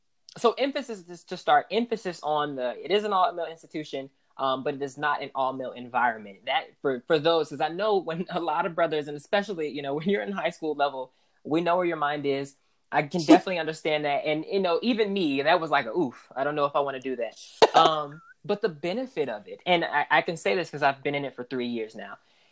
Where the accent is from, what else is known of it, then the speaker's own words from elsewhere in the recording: Atlanta, Georgia, United States; I am from Atlanta. So our homecoming events are like a citywide thing.